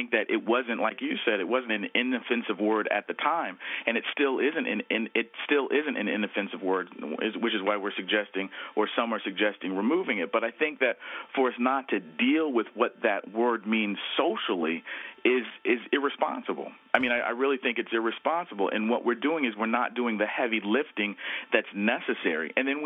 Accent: Texas, United States; I'm a direct descendant of slaves also, and I grew up in Texas.

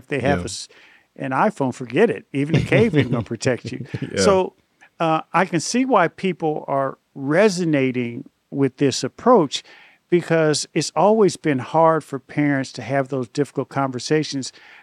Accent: Indianapolis, Indiana, United States; I grew up in Indianapolis.

